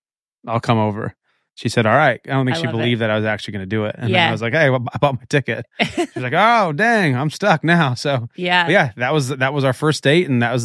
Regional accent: Indiana, United States; Hey, don't hate on the Midwest. I grew up in Indiana.

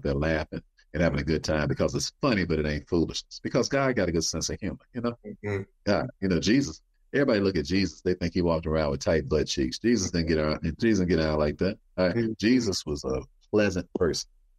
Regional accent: Chicago, Illinois, United States; now in Indiana, United States; That's where I live at. And I don't know anybody there because I'm from Chicago.

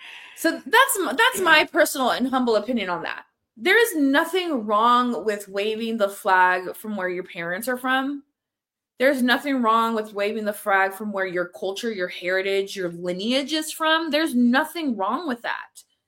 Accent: United States; And I'm speaking as an American. As a United States citizen, born and fucking raised, I used to be proud of this country.

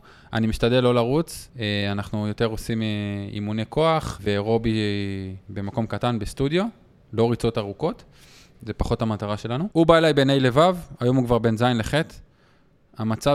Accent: Yasur, Northern District, Israel; גדלתי בקיבוץ יסור, בין אקו לקרמיאל.

